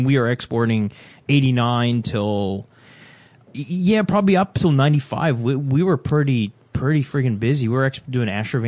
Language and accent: English; Christchurch, Canterbury, New Zealand; now in United States; I mean, I'm actually a New Zealander.